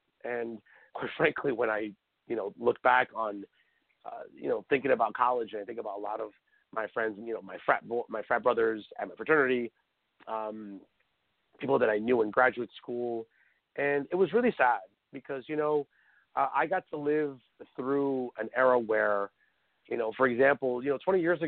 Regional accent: Huntsville, Alabama, United States; I'm Hispanic, and I've grown up in Huntsville my whole life, and you know, growing up in the Hispanic community, you didn't really talk about homosexuality a lot as a kid.

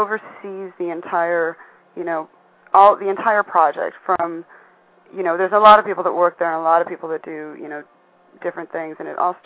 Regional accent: Boulder, Colorado, United States; I started out in college. I'm from Boulder, Colorado.

